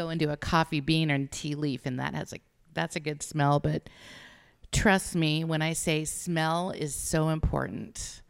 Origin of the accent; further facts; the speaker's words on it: Las Vegas, Nevada, United States; luckily this is in my hometown in Las Vegas, Nevada, as you can tell.